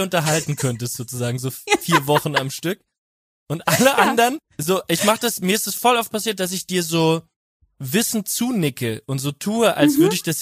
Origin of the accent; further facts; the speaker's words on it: Winnweiler, Rhineland-Palatinate, Germany; aus Winnweiler aus der Pfalz